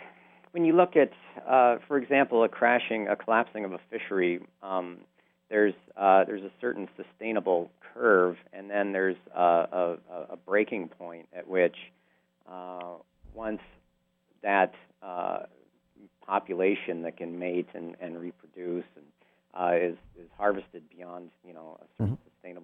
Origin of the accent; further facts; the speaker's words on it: Alaska, United States; I grew up in Alaska, and fishing was excellent for many, many years